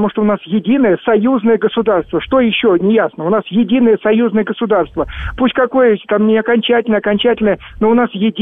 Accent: Ukraine; Я сам украинец, у меня … у меня родной брат на Украине живет.

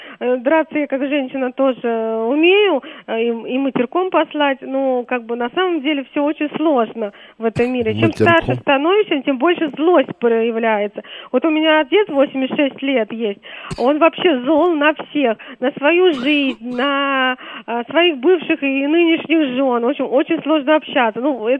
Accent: Moscow, Russia; я из Москвы.

